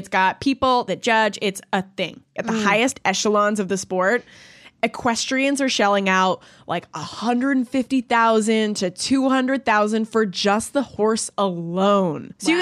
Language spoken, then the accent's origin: English; Canada; I'm Canadian, full disclosure. I'm not even American.